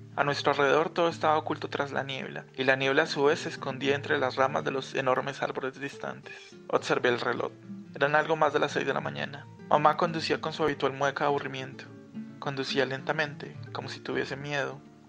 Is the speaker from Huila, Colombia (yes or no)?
yes; Pitalito, Huila, Colombia; En Pitalito, mi pueblo natal, había muy poca información, muy pocos libros, muy poca música, muy poco cine.